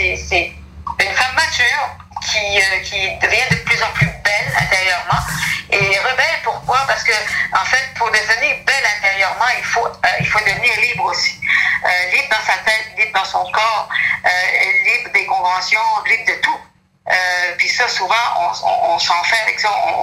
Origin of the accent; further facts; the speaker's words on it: Quebec, Canada; Je suis acadienne, et puis quand j'étais plus jeune, puis que je disais que j'étais acadienne, les gens disaient « tu peux pas être acadienne, tu viens du Québec ».